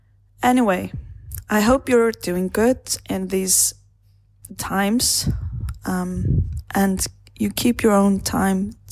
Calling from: Iceland; I'm calling from Iceland.

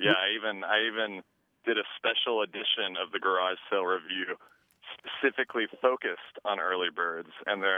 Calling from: Crescent City, California, United States; I'm calling from Northern California in Crescent City.

